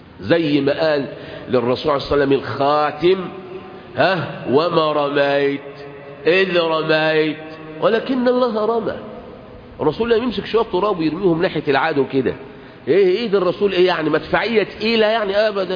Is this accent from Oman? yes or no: no; Egypt; وكانوا مصريين برضو، واحنا نحو احنا مصريين